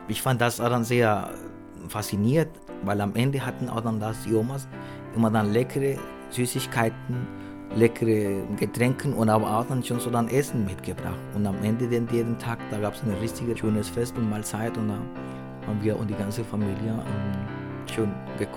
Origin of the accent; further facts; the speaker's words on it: Costa Rica; German is a second language; transportiert auch dann an meine Kindheit, als ich da so vielleicht 10 oder 12 Jahre alt war. Also bei uns in Costa Rica.